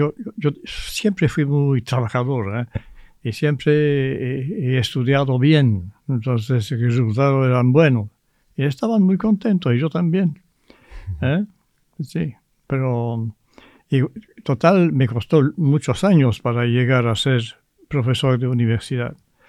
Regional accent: Belgium; first language French; Spanish is a second language; primero yo no soy francés, soy belga.

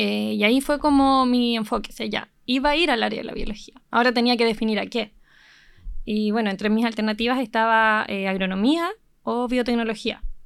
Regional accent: Temuco, Araucanía, Chile; Yo vengo de Temuco. Yo estudié en la Universidad de la Frontera.

